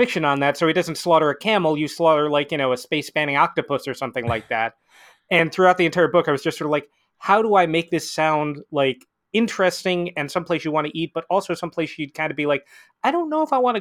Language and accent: English; New England, United States; for me, I'm from New England